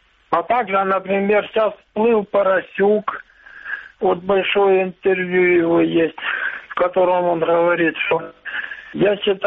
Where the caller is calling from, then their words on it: Luhansk Oblast, Ukraine; Луганская область.